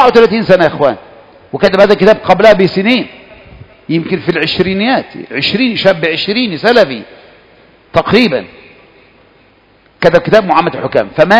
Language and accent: Arabic; Egypt; لأن إحنا بقى كمصريين عندنا كده يجيك حاجات كده